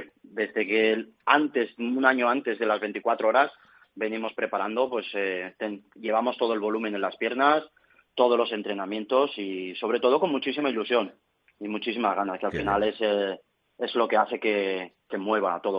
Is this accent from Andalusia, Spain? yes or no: no; Burjassot, Valencian Community, Spain; born or raised there